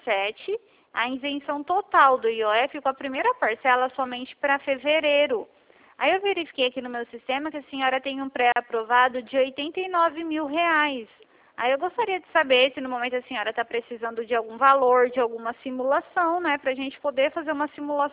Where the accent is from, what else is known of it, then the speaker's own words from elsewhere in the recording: Dracena, São Paulo, Brazil; da cidade de Hidracena, interior de São Paulo.